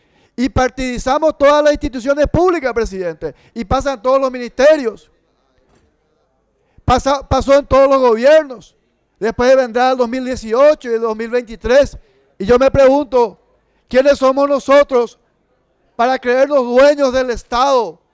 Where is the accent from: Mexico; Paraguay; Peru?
Paraguay; No somos democráticos los paraguayos, presidente